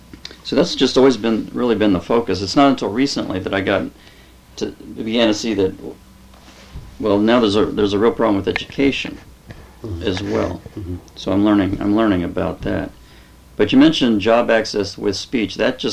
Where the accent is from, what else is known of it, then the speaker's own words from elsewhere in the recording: Panama; So both mom and dad were raised in Panama, and so was my wife and I.